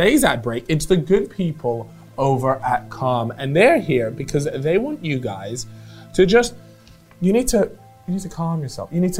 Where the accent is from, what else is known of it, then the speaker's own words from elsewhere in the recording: United Kingdom; We're from the United Kingdom. We're not very aware of what a 40